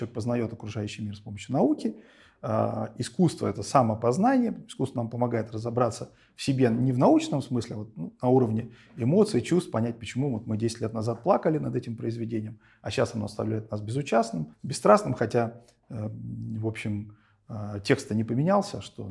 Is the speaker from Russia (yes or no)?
no; North Kazakhstan Region, Kazakhstan; я вырос в Северном Казахстане